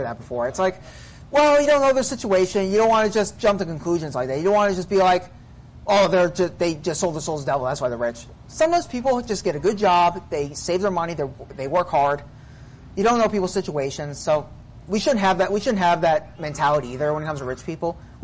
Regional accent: United States; I'm an American citizen. I'm free to still preach the gospel and get people saved.

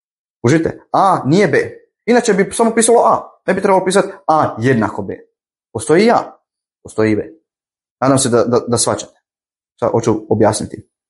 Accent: Croatia; Recimo, mi smo u Hrvatskoj. Ja sam Hrvat, ne znam.

